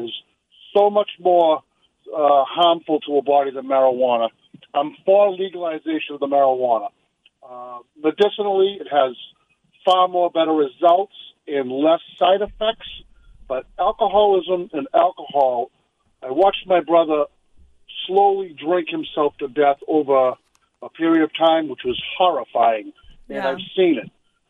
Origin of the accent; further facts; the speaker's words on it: Massachusetts, United States; I'm from Massachusetts, and I purchase it.